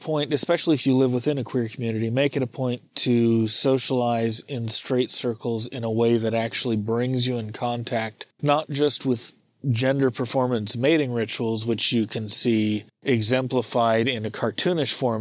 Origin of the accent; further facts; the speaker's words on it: San Francisco, California, United States; it's one of those things you can't avoid growing up in San Francisco.